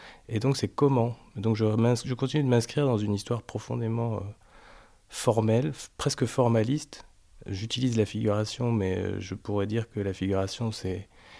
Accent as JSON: {"language": "French", "town": "Sète", "region": "Occitanie", "country": "France", "tie": "born or raised there", "said": "moi j'ai grandi à Sète. Donc, comme j'ai grandi à Sète, d'ailleurs j'y retourne très souvent, j'ai même un atelier là-bas."}